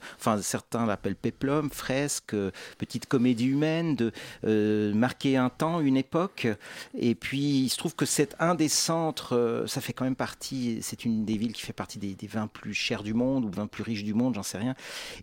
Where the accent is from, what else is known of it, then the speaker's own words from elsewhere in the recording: Switzerland; moi je suis un Rital, hein. je suis un Suisse issu d'immigration, donc c'est quelque chose d'un petit peu particulier.